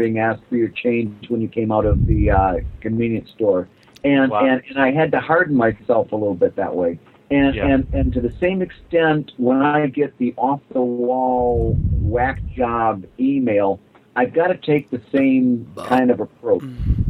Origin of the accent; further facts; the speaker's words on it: Midwest, United States; now in Philadelphia, United States; I live in Philadelphia, and I come, as much as I hate to mention this, I come from the Midwest.